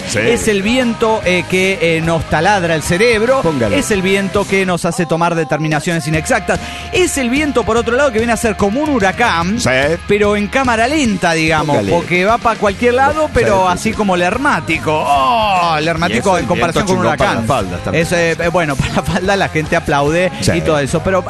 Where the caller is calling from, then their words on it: Monterrey, Nuevo León, Mexico; de Monterrey, Nuevo León, México.